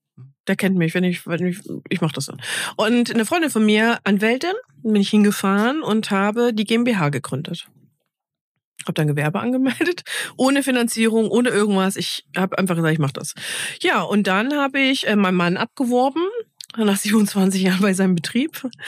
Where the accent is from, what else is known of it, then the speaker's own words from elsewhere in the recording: Chemnitz, Saxony, Germany; also born or lived in Oberwiesenthal / Dresden; Ich komme aus dem schönen Erzgebirge. Ich bin in Oberwiesenthal geboren und Chemnitz und Dresden aufgewachsen.